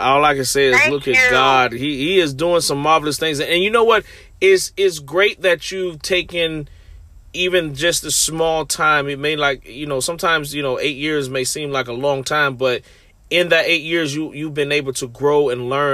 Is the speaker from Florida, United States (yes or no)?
yes; Orlando, Florida, United States; in Orlando, Florida. That's my hometown.